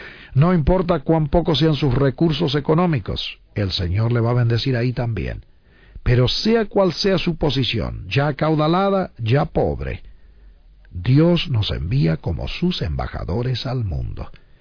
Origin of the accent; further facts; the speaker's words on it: Argentina; moved away; Yo salí de mi pueblo en Argentina hace muchos años ya, y el Señor ha querido llevarnos a ser su embajador por muchos países